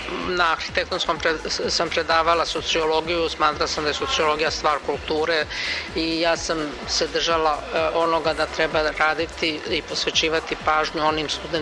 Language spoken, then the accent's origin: Serbian; Belgrade, Serbia; ja sam odrasla u Beogradu